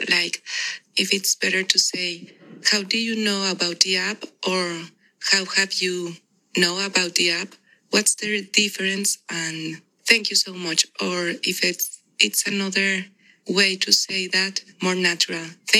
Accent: Mexico; English is a second language; I'm from Mexico. I live in Aguascalientes.

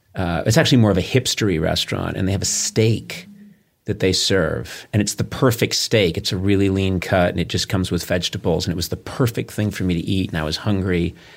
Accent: East Coast, United States; now in Los Angeles, United States; I grew up on the East Coast.

